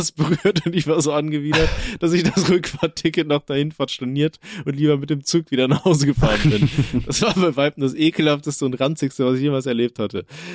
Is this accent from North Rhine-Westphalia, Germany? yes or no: no; Osnabrück, Lower Saxony, Germany; Ich komme aus Osnabrück